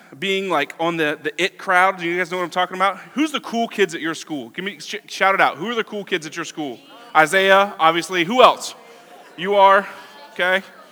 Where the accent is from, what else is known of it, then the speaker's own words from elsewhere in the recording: Florida, United States; now in North Carolina, United States; And I'm originally from Florida, so I'm not a North Carolinian. Other Floridians, respect.